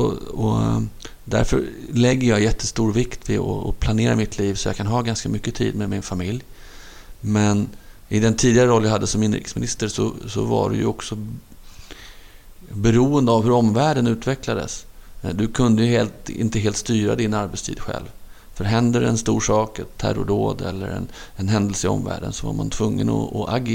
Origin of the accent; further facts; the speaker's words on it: Stockholm, Stockholm County, Sweden; jag var uppvuxen i Hagsätra, en förort söder om Stockholm då, på ett betonghus på 9:e våningen.